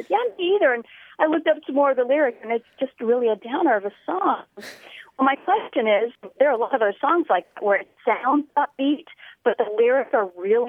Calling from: Lexington, South Carolina, United States; Oh, hi, Grant. … I'm calling from Lexington, South Carolina.

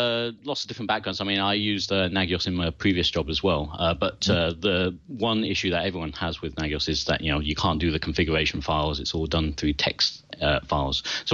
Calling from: Belper, East Midlands, United Kingdom; I'm phoning you from Belper, which is in the UK. It's around Derbyshire. It's just on the edge of the Peak District. Lovely area. So I get to work from home.

